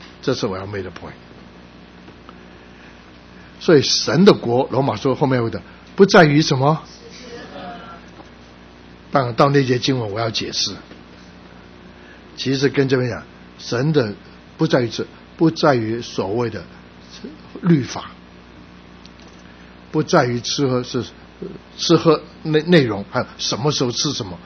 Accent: Guangdong, China; 我们广东人很讲究，然后火气大。

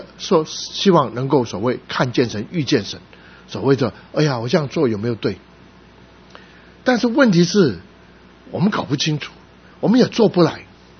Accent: China; 用这个我们中国人讲的话

